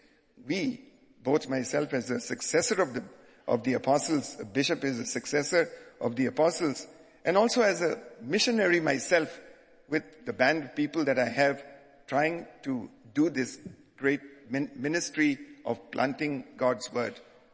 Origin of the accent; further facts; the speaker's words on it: Goa, India; now in Tripura, India; that's where I grew up in Goa, which is very Catholic.